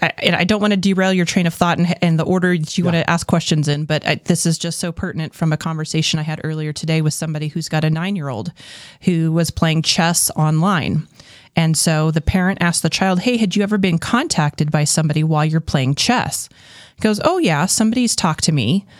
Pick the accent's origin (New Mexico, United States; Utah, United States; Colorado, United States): New Mexico, United States; Albuquerque; I remember in my elementary school years, and I grew up in Albuquerque